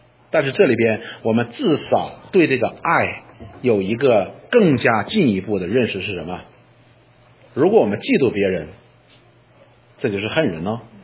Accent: China; 我们中国人叫什么来着

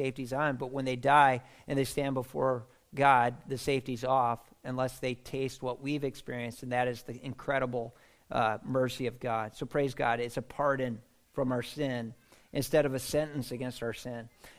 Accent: United States; if somebody really has a problem with the fact that I'm American.

